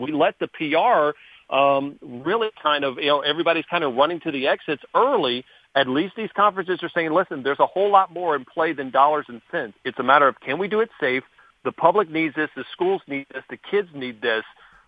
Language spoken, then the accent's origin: English; Louisiana, United States; You know, we're all from Louisiana.